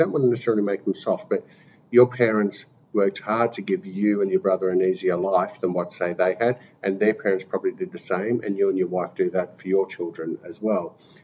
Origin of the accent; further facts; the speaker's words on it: Moonee Ponds, Victoria, Australia; growing up in Moonee Ponds, there was a lot of Italians and a lot of Greeks as well.